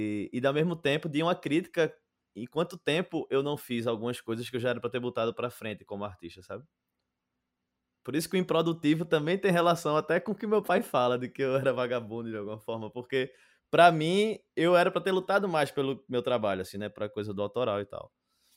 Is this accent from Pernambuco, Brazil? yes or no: yes; Olinda, Pernambuco, Brazil; also born or lived in Recife; eu moro em Olinda, né, nascido e criado em Olinda, nascido em Recife, mas criado em Olinda